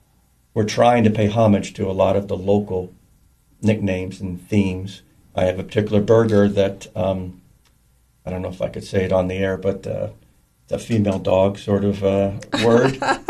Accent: Florida, United States; back when I'm from South Florida, almost down in the Keys

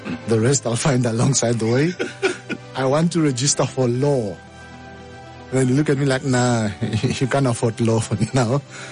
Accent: Walvis Bay, Erongo, Namibia; You don't know. I'm from Wolfish Bay.

